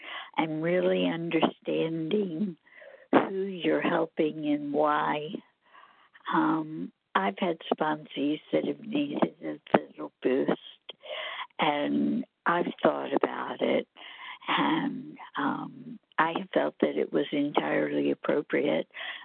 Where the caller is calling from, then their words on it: Alabama, United States; and I'm calling from Alabama.